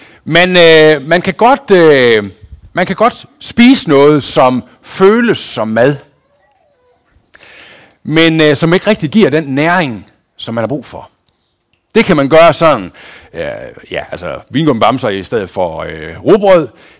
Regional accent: Herning, Central Denmark Region, Denmark; fordi vi kommer fra Herning, vi bygger bare det, vi ikke har

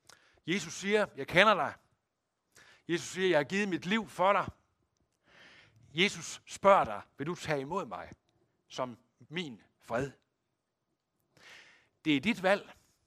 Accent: West Jutland, Denmark; Som vestjyde lærte jeg, det hedder, kan det nu passe?

